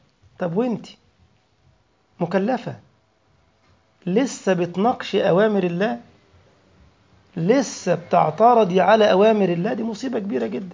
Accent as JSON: {"language": "Arabic", "country": "Egypt", "said": "عندما وقف على نهر النيل في بلدنا مصر"}